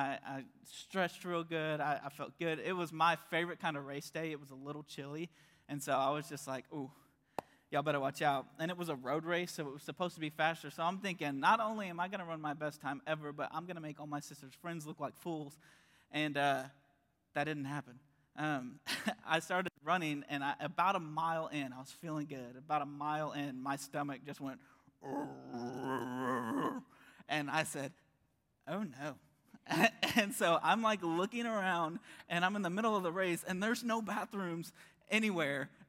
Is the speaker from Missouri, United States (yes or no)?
no; Stillwater, Oklahoma, United States; And so I grew up in Stillwater.